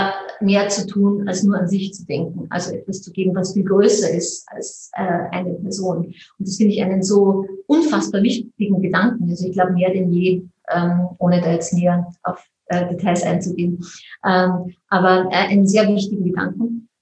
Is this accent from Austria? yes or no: yes; Mondsee, Upper Austria, Austria; Wenn ich sage, ich komme aus Mondsee